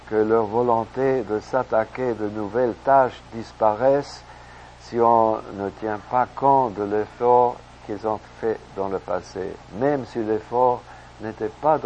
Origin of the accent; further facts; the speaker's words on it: United States; French is a second language; Chez nous, aux États-Unis, c'est une croyance bien rare.